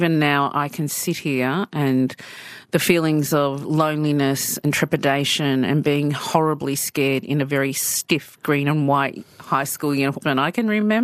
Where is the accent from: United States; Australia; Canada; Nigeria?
Australia; Brisbane, Queensland; born there; I was born in Brisbane and I was the eldest daughter of Julie and Bob, and Dad was in the army. And so I lived everywhere other than my own Aboriginal